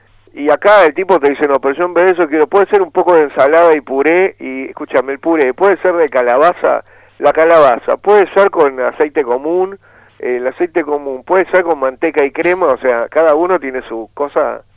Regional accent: Occitania, France; Spanish is a second language; Porque yo soy de una Francia media, nosotros somos de cerca de Albi, ¿no? Es el Languedoc.

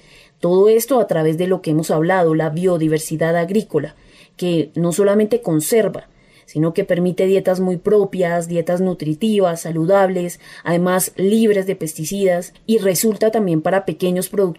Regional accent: Bogotá, Bogotá Capital District, Colombia; realmente tan orgullosa de ser colombiana. Nuestro país tiene una riqueza natural incomparable, que yo como pues bogotana, citadina, desconocía realmente casi por completo

